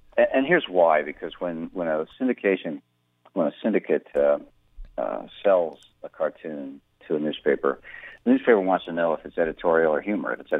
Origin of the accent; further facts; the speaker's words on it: Tulsa, Oklahoma, United States; We later moved to Tulsa, which was at the time their version of a big city. And so I was raised in Tulsa after that, went to high school there, and a lot of family that still lives there.